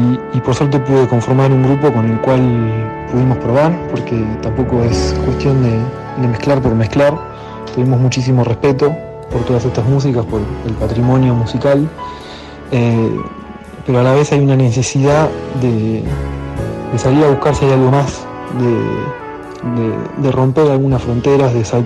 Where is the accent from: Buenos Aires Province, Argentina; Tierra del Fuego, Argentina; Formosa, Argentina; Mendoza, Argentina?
Buenos Aires Province, Argentina; La Plata; que lo conocí en La Plata, la ciudad de donde yo vengo